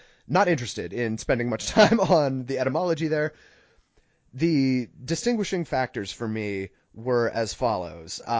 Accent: New England, United States; But Dom, I grew up in New England. You grew up in Old England.

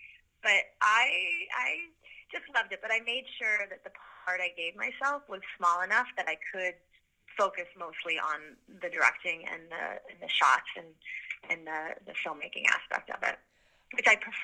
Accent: Canada; I'm a Canadian right now. I love it here. I love it. I love Toronto

